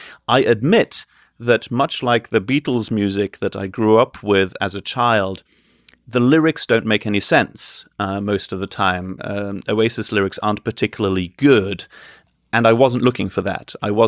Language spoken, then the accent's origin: English; Luxembourg; I grew up in Luxembourg, not in the United Kingdom